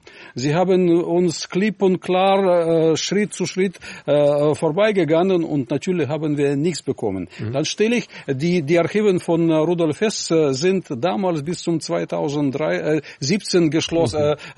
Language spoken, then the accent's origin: German; Russia; German is a second language; Als ein Russe wollte ich wissen